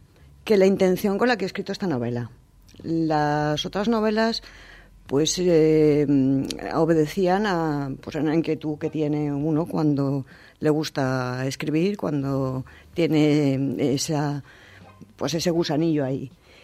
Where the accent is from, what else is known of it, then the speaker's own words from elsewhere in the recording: Valencian Community, Spain; first language Spanish; Fundamentalmente mi lengua materna es el castellano, aunque la otra también la considero prácticamente materna.